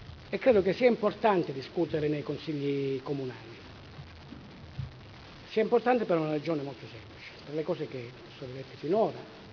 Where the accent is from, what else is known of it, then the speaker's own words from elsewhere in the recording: Calabria, Italy; che è originaria della mia regione, della mia terra.